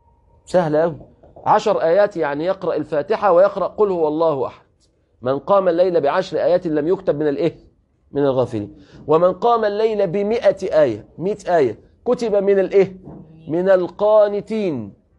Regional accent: Egypt; رمضان عندنا في مصر

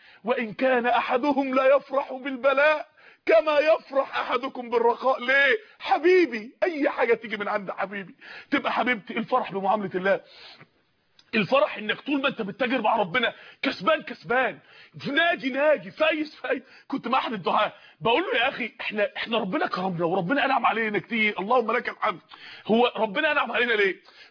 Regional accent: Mansoura, Dakahlia, Egypt; عندنا في المنصورة

